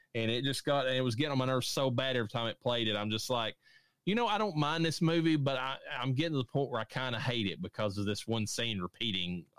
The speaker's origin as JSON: {"language": "English", "region": "Kentucky", "country": "United States", "said": "I'm from Eastern Kentucky, from Appalachia."}